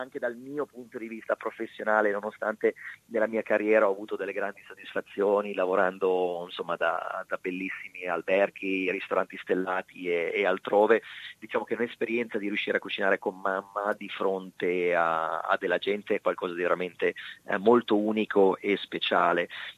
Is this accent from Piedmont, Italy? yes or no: no; Milan, Lombardy, Italy; io sono di Milano